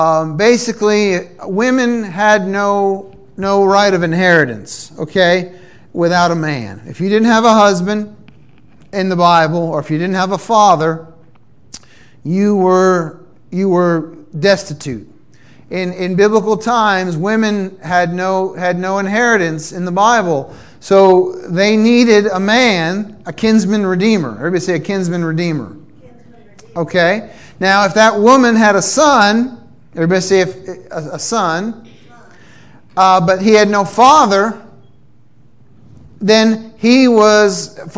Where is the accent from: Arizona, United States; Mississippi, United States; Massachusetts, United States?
Massachusetts, United States; I'm from Massachusetts, but I got here as quick as I could.